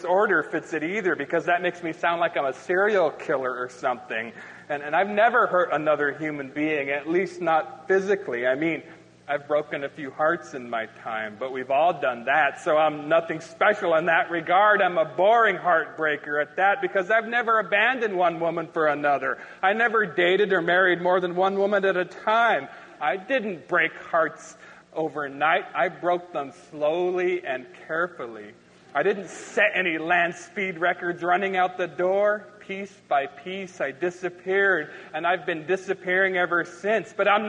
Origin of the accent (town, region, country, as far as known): Spokane, Washington, United States; born or raised there; moved away as an adult; now in Seattle, United States